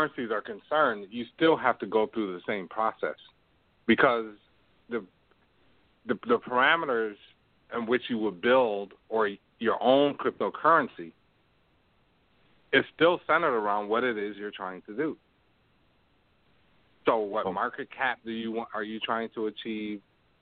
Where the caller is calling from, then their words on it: Toronto, Ontario, Canada; Right now I'm calling you from Toronto, Canada.